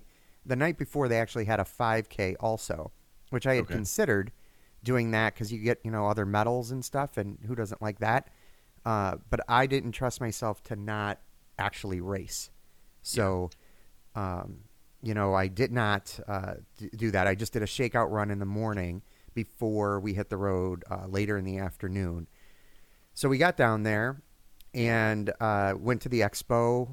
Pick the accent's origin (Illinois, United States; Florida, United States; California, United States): Illinois, United States; Champaign; born, down in Champaign-Urbana.